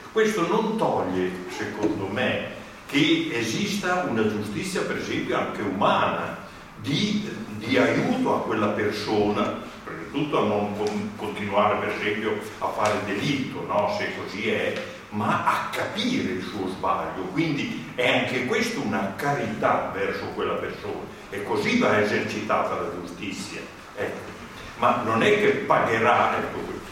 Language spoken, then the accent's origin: Italian; Bologna, Emilia-Romagna, Italy; non sono di questa parrocchia, sono di Bologna